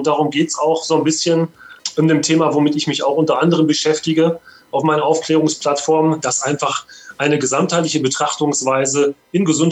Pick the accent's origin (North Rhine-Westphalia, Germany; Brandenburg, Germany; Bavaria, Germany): North Rhine-Westphalia, Germany; Bochum; Ich komme aus Bochum